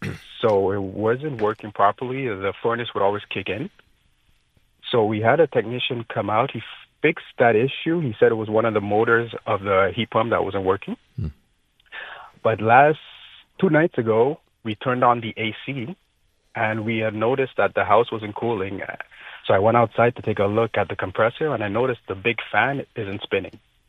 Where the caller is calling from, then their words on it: Bois-des-Filion, Quebec, Canada; Bois de Filion.